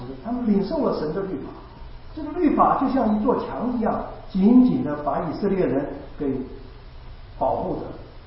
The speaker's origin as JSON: {"language": "Chinese", "country": "China", "said": "对我们中国人而言，这个墙我们有很深刻的印象，我们有没有万里长城呢？"}